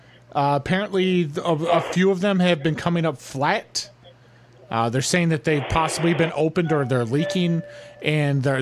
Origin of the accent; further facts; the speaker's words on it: California, United States; Okay, because we're from California, and we can't get a lot of this stuff out here because of all the droughts and stuff